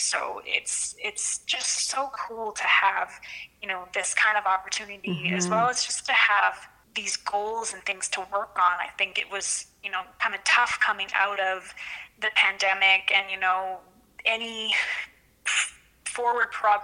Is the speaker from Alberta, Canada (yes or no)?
yes; Calgary, Alberta, Canada; my whole life growing up in Calgary